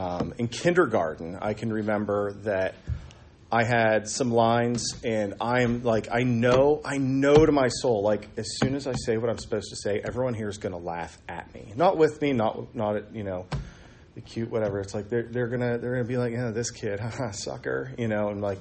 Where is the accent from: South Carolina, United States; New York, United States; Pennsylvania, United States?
Pennsylvania, United States; Du Bois; or where I grew up in Du Bois, Pennsylvania, the solution's the same for alcoholism, right?